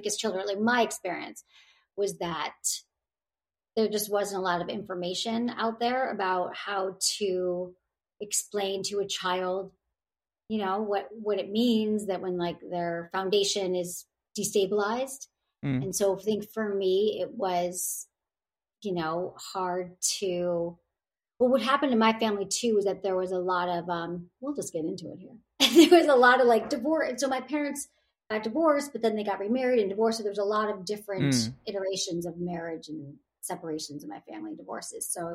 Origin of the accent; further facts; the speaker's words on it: Michigan, United States; I grew up in Michigan, yes, suburb of Detroit. Like Farmington Hills, Bloomfield Hills, Southfield, at Michigan.